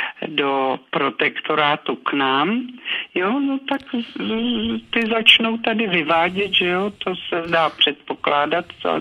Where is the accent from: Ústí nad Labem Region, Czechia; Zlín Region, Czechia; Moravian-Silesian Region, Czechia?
Ústí nad Labem Region, Czechia; Chomutov; now in Nejdek, Czech Republic; Já jsem vyrostl v Chomutově a tam těch cukráren bylo plno